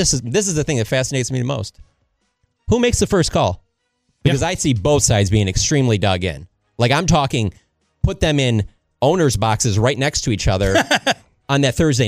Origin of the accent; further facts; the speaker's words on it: Detroit, Michigan, United States; I mean, I'm from Detroit, and I never thought the Lions would be like, no, Barry Sanders, you're playing here or you're leaving.